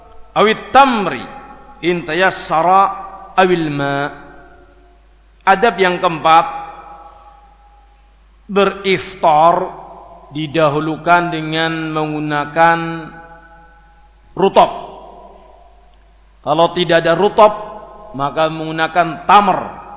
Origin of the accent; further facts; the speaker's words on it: Banyumas, Central Java, Indonesia; Karena saya orang Banyumasan, menduan itu favorit, Pak.